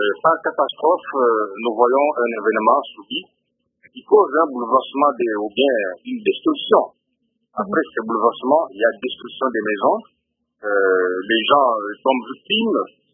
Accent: Mbuji-Mayi, Kasaï-Oriental, DR Congo; Ici, chez nous, à Mbujimayi

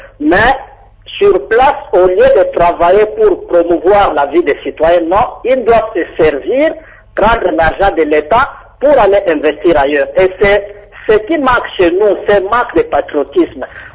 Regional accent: DR Congo; Et chez nous, en République démocratique du Congo, il y a même un accès, l'article 47 de la Constitution qui parle de l'accès à une santé décente.

